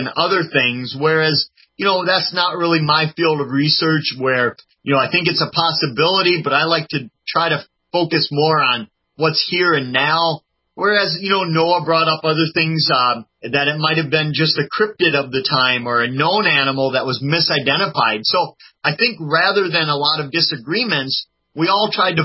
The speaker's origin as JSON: {"language": "English", "region": "Wisconsin", "country": "United States", "said": "I'm from Wisconsin, and I'm used to cold water"}